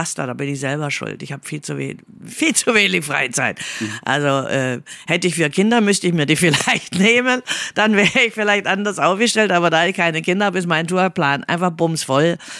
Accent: Italy; ich als Italienerin gebe ja immer Vollgas. Die lieben Italiener, ich muss es auch immer vorher klar machen, ich bin Italienerin, verzeiht mir für mein Temperament.

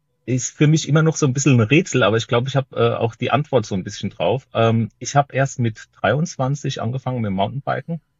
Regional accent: Rhineland-Palatinate, Germany; Ja. Also ich bin Pfälzer und Tiroler.

